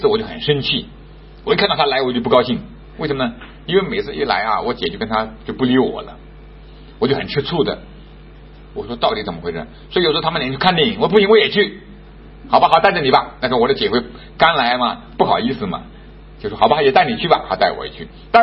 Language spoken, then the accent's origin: Chinese; Jiangsu, China; 因为我们是苏北人嘛，我姐夫是上海人